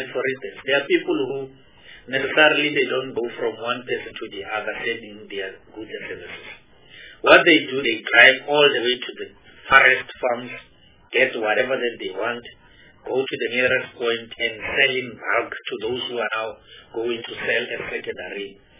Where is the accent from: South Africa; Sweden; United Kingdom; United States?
South Africa; North West; I'm from Northwest, Minister.